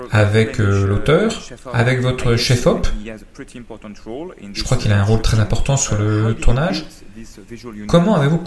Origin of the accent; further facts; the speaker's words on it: Flanders, Belgium; French is a second language; je la connaissais très bien, hein, je suis flamand.